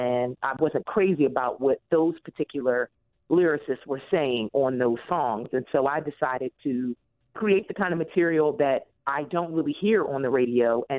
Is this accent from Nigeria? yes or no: no; Philadelphia, Pennsylvania, United States; Well, I am originally a Philadelphia native. And so, you know, kind of coming up and growing up in Philadelphia, I was very interested in the theater scene.